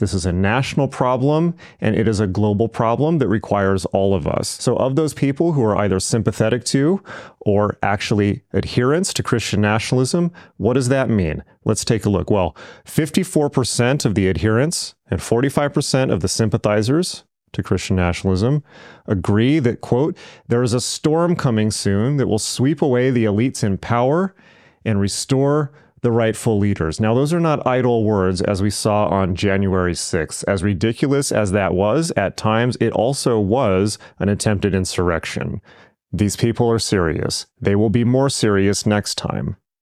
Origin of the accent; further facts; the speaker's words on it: California, United States; as somebody who was born and bred in California, no state has a monopoly on hate. Southern California, where I'm from